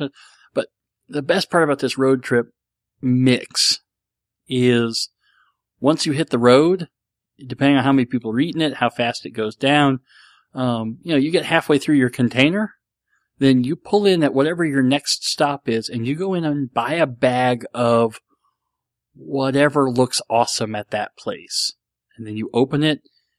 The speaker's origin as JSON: {"language": "English", "country": "United States", "said": "Being an American, I'm familiar with Spanish because we have a lot of Spanish-speaking people in this country"}